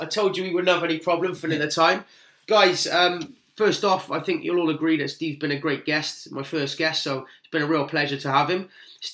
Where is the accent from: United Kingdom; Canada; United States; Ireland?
United Kingdom; Cardiff, Wales; And if you live in Cardiff, my hometown, the Vale of Glamorgan or Liverpool, then we got boot camps for you.